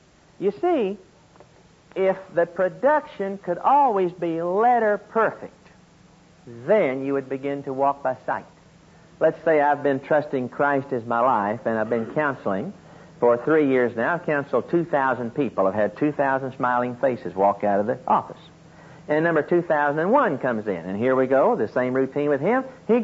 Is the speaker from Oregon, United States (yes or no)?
no; Oklahoma, United States; accent: Okie; I give you my psychology learning from Oklahoma State. I give you my personality, my Okie accent, everything about me, God.